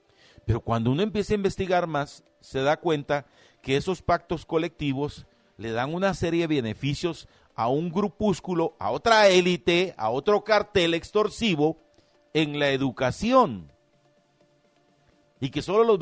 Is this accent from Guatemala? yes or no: yes; Guatemala